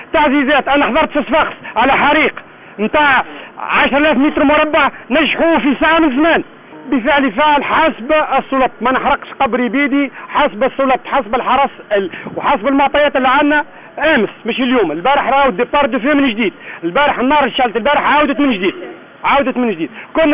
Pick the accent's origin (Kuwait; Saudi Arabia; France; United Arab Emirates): France; now in Tunisia; انا ولد فرنسا جيت لهنا واستثمرت